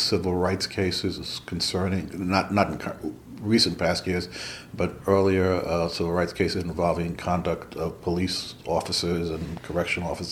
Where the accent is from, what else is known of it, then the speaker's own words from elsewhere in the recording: Queens, New York, United States; Not too far away from where I live right now, in Queens, in the Kew Gardens areas of Queens.